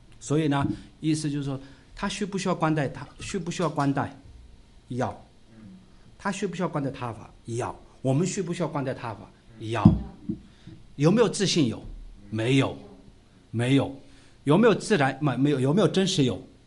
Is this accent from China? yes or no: yes; Tibet, China; 我是西藏人啊。